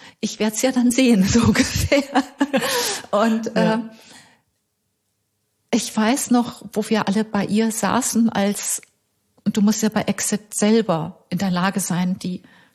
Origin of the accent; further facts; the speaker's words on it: Switzerland; Ich bin Schweizerin.